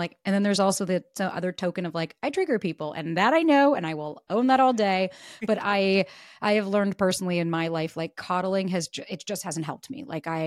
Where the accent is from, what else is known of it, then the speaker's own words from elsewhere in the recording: New York, United States; moved away; And like as a New Yorker moving to LA, it was really tough.